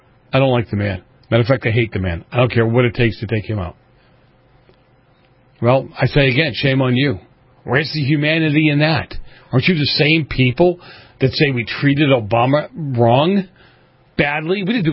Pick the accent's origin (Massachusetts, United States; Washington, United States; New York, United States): Massachusetts, United States; Boston; I've told the story a million times growing up in Boston